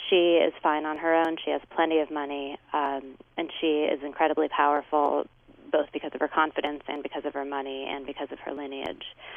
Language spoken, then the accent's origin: English; Seattle, Washington, United States; I grew up in Seattle, which has different levels of wealth, but not really the class distinctions that you see on the East Coast. And I came east for boarding school